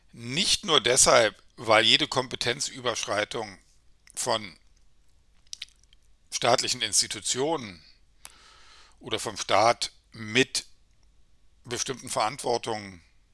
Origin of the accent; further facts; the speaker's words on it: Germany; in meinem Herkunftsland, in der Deutschen Demokratischen Republik